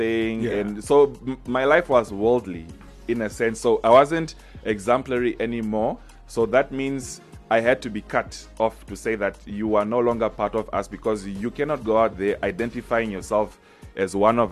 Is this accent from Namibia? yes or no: yes; Rundu, Kavango East, Namibia; I would love to go to my childhood home where I grew up in Rundu.